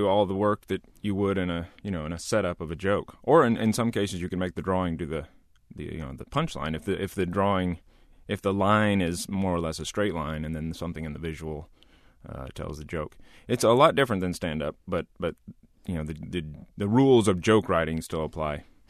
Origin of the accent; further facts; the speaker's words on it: Denton, Texas, United States; which is I'm from Denton, Texas.